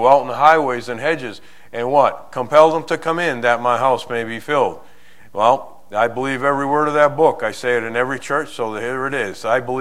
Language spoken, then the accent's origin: English; Boston, Massachusetts, United States; I'm from Boston. I'm a Yankee up there, and I have a hard time with the English language itself.